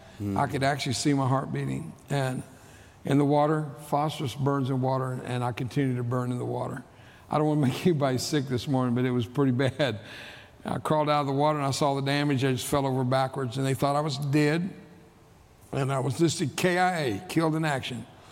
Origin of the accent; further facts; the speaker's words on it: Texas, United States; first language Spanish; English is a second language; I grew up in South Texas. My mother was perfect health till I was born.